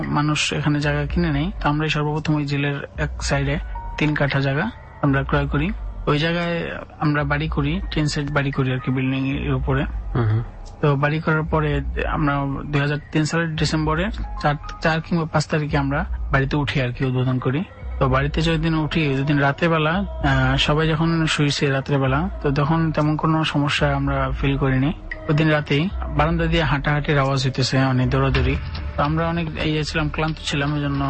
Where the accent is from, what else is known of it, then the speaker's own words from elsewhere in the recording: Dhaka, Dhaka Division, Bangladesh; আমি বাসাবো থেকে আসছি, বাসাবো মাদারটেক নন্দীপাড়া থেকে।